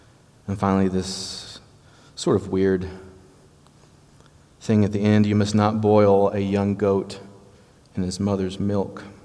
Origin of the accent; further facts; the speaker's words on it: the South, United States; accent: Southern; It's probably not pronounced in my southern accent